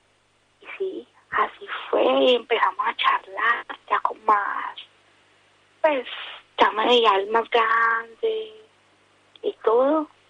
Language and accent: Spanish; Colombia; pues yo soy colombiana.